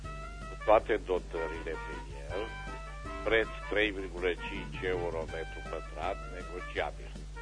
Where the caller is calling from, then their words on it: Reșița, Caraș-Severin, Romania; din Reșița